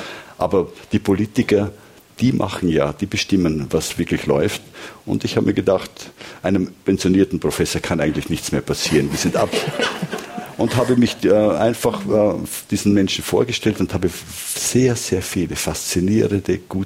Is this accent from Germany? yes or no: no; Austria; Da bin ich eben dann nicht genug Österreicher, wahrscheinlich.